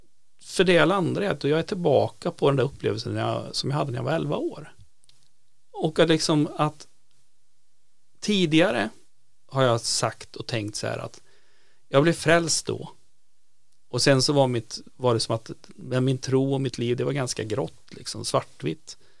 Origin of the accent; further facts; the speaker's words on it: Falköping, Västra Götaland County, Sweden; den pingstförsamling jag är uppvuxen i Falköping